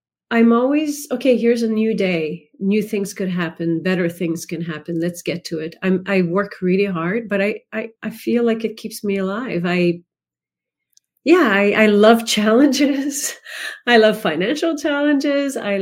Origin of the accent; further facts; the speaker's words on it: Quebec City, Quebec, Canada; first language fr; English is a second language; Yes, I grew up in Quebec City in exclusively Francophone. We learned English at school